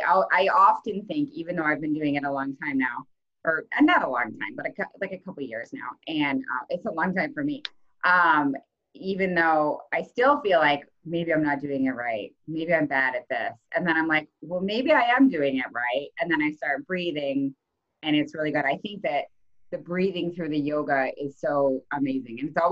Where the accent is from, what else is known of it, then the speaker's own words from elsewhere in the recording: New York, United States; I'm a busy mom, I'm a New Yorker, I am busy